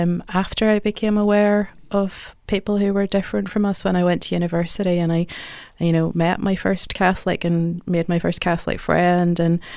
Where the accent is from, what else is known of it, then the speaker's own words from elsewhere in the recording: Ballymena, Northern Ireland, United Kingdom; I grew up in Ballymena in the 1980s, and that was Paisley's site and a real kind of Paisley stronghold.